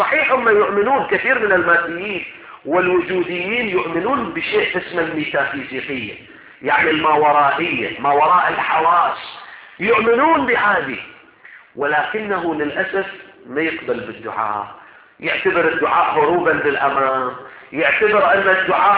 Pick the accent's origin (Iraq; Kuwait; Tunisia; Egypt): Iraq; احنا عندنا في العراق يسموه ردل